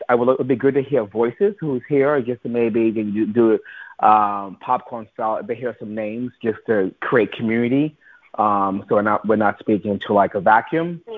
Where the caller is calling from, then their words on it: Manhattan, New York, United States; I'm also calling from Manhattan. I was upstate where I bought a house right before the pandemic